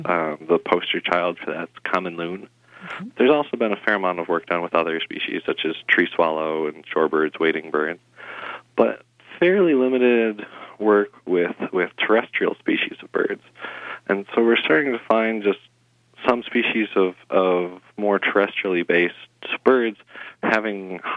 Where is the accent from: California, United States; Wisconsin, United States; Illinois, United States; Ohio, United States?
Wisconsin, United States; Racine; So I grew up in Racine, Wisconsin, so southeastern Wisconsin.